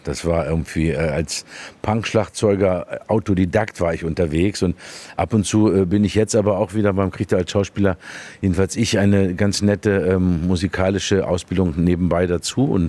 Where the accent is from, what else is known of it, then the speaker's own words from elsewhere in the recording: Dortmund, North Rhine-Westphalia, Germany; born there; Und da ich gebürtiger Dortmunder bin, habe ich ein Auge für solche Fassaden.